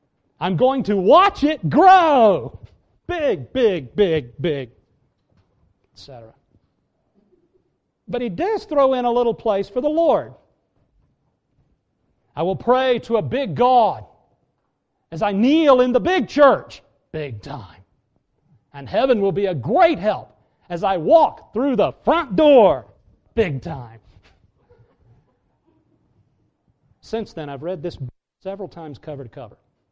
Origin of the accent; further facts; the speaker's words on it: Georgia, United States; growing up in Franklin County, Georgia, and later tooling around Athens as a student at the University of Georgia